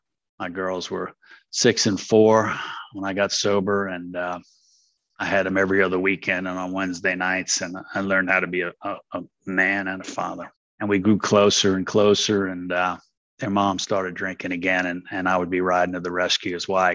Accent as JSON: {"language": "English", "town": "New York City", "region": "New York", "country": "United States", "tie": "born there", "lives_now": "Richmond", "said": "Kept me in little old Richmond, which is now my hometown. London's my spiritual hometown. New York City is my hometown of birth. And now Richmond's my recovery hometown."}